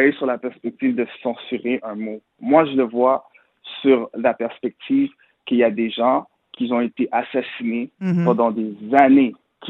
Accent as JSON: {"language": "French", "town": "Montreal", "region": "Quebec", "country": "Canada", "tie": "born or raised there", "said": "moi j'ai grandi à Villeray, j'étais à Pagé"}